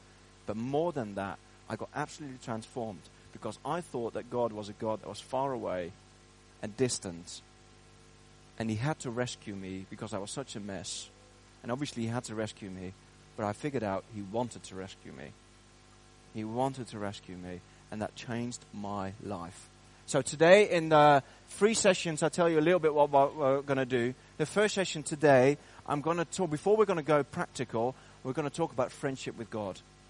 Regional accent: Netherlands; now in Bedford, United Kingdom; I'm from Bedford, and I've been living in Bedford for 7 years. And before that, I was in the Netherlands because I'm Dutch. I'm originally Dutch

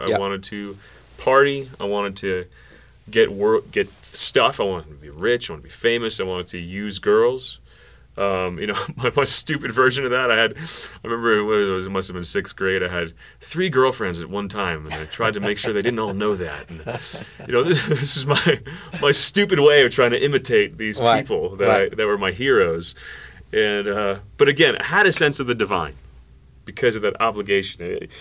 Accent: Ringwood, New Jersey, United States; Ringwood, New Jersey. You know, just nice small town USA.

